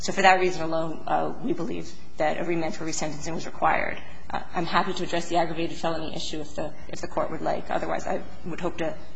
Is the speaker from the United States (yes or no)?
yes; Northeast, United States; I apologize, Your Honor. I'm from the Northeast. I can't help it.